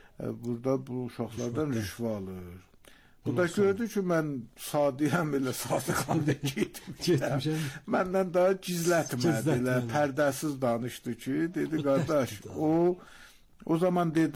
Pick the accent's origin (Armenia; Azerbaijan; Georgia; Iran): Iran; moved away; Çünki mən İrandan gəlmişəm.